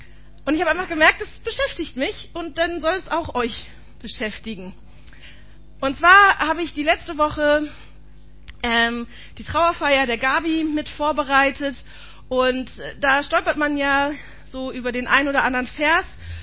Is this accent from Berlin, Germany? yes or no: yes; Berlin, Germany; als Berliner finde ich das ja ganz charmant